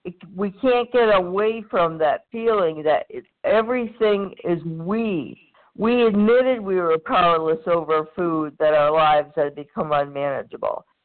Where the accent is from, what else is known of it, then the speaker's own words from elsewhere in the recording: Bangor, Maine, United States; A recovering food addict. I'm from Bangor, Maine.